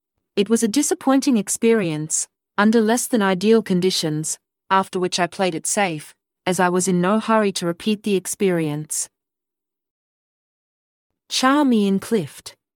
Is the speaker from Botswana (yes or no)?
no; Sydney, New South Wales, Australia; also born or lived in New Guinea; I was delighted to be back in Sydney, as it was my hometown before we headed north to live in New Guinea. I'd been away for 5 years.